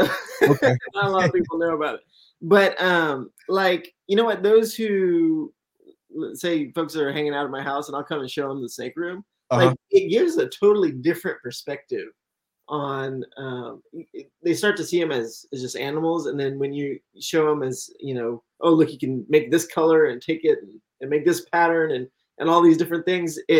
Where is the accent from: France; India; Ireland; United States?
India; born there; I'm half Indian, so I was born in India